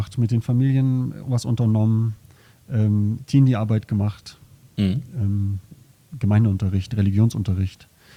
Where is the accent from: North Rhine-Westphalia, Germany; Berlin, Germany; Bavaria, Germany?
Berlin, Germany; moved away as an adult; ich bin in Berlin aufgewachsen, kenne so gefühlt jede Straße, jede Gegend